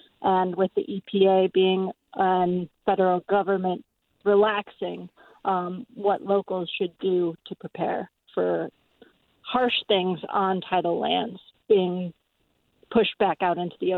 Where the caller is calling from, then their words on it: Brooksville, Maine, United States; Hi, I'm actually calling from Cape Rozier, which is in around Harborside, and it's in Brooksville, Maine.